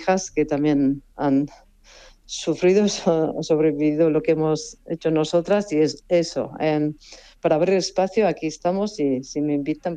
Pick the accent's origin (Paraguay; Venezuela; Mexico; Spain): Spain; Asteasu, Basque Country; lo vamos a presentar a las 7 en mi pueblo, que es Asteasu, un pueblo pequeño